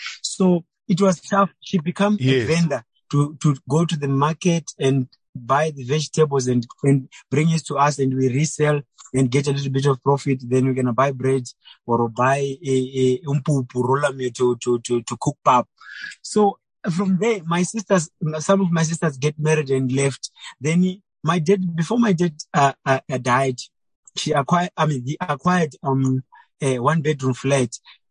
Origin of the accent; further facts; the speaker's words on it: Mutoko, Mashonaland East, Zimbabwe; English is a second language; I grew up I was born in Mutoko in a family of seven. I was the only boy and I was the last born.